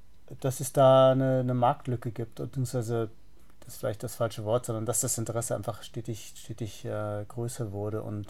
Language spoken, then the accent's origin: German; Munich, Bavaria, Germany; Ich habe als Münchner schon sehr früh Berührungen mit sehr viel guten Fußball gehabt